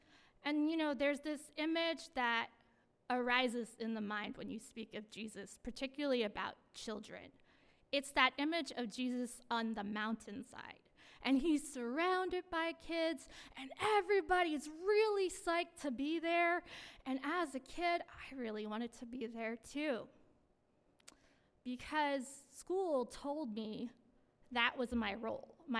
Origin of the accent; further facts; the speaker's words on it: Sarnia, Ontario, Canada; born there; I was born in the Canadian town of Sarnia, Ontario. I'm the youngest of two daughters, and I was raised by two hippie parents.